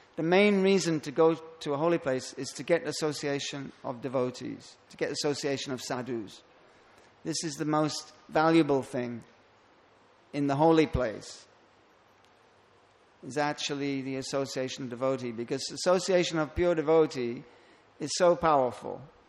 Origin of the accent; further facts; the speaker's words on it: London, United Kingdom; You know, and I come from London.